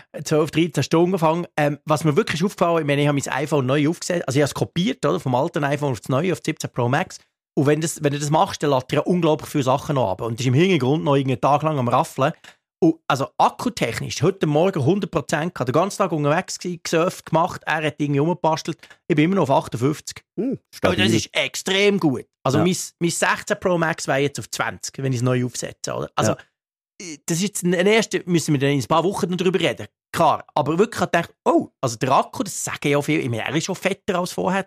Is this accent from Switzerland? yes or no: yes; Bern, Switzerland; Das fällt mir als Berner immer wieder auf.